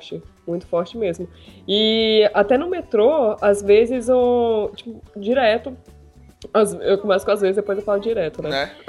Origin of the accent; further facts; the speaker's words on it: Brazil; now in Austria; E isso eu sinto falta do meu país e tal. E como brasileiro também é assim